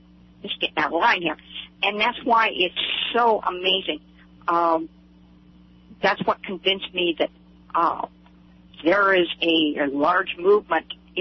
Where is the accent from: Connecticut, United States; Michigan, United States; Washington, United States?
Washington, United States; Seattle; I was raised in Seattle, so I'm not used to all that dry.